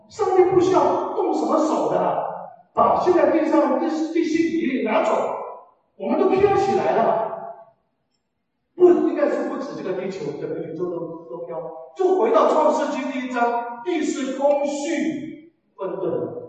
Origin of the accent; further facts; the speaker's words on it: China; 我们中国人叫自大一点